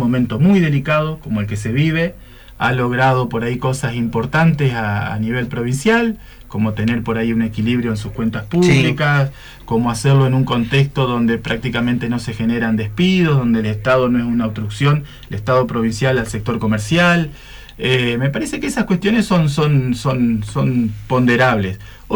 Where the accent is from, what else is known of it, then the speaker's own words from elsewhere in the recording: Argentina; como argentinos